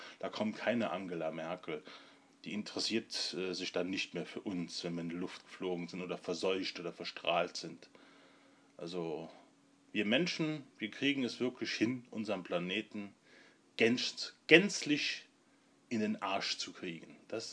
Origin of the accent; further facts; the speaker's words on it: Trier, Rhineland-Palatinate, Germany; Und in der Region Trier, wo ich herkomme, sind eigentlich nicht direkt die deutschen AKWs, die eine Bedrohung darstellen